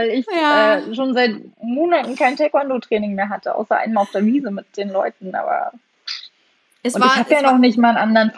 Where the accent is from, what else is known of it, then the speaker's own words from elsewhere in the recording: East Germany, Germany; also ich bin ja im Osten groß geworden